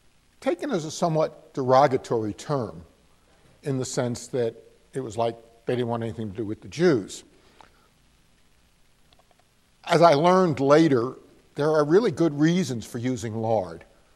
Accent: Newark, New Jersey, United States; When I was growing up, and I grew up in Newark, New Jersey, anybody who knows Philip Roth and Portnoy's Complaint, Goodbye Columbus, and all of that, he is a graduate of our high school and writes about our neighborhood.

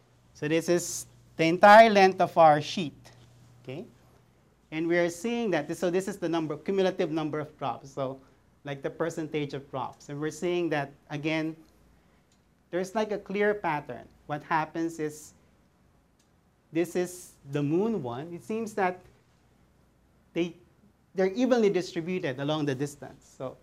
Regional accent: Philippines; So by the way, yeah, I forgot I'm from the Philippines, so I put my flag there.

